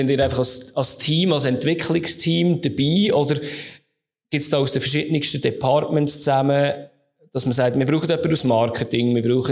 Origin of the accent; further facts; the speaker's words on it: Switzerland; Also jetzt auch bei uns in der Schweiz, oder ich habe auch schon viele verschiedene Ansätze gesehen.